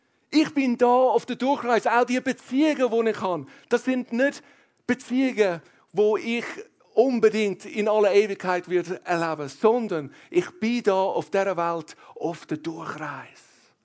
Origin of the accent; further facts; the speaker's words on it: Ireland; now in Switzerland; ich bin ein Ausländer in der Schweiz. Meine Mutter ist Schweizerin, mein Vater ist Irländer, aber ich bin in Irland aufgewachsen.